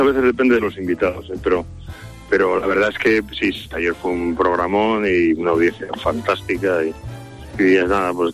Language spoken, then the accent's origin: Spanish; Spain; a mí me parece increíble cómo somos los españoles